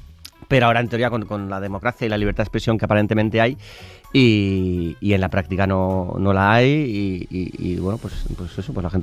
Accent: San Sebastián, Basque Country, Spain; yo soy de Donosti, soy de hombre de mar. O sea, yo he nadado toda mi vida.

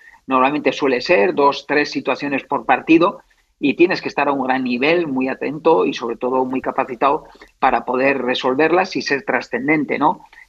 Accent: Pamplona, Navarre, Spain; Como navarro, como pamplonés, al final fue un orgullo, ¿no?

